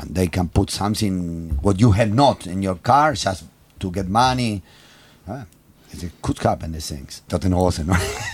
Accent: Argentina; English is a second language; just because I come from Argentina, so I born with this, you know.

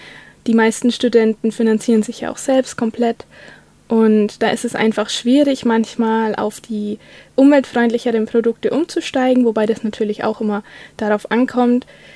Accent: Bayreuth, Bavaria, Germany; now in Tübingen, Germany; ich komme ursprünglich aus Bayreuth, das liegt im Norden Bayerns.

